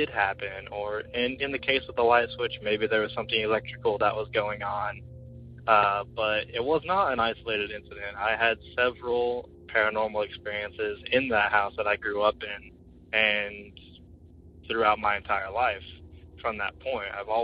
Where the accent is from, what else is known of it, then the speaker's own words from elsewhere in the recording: Springfield, Missouri, United States; I am from Springfield, Missouri.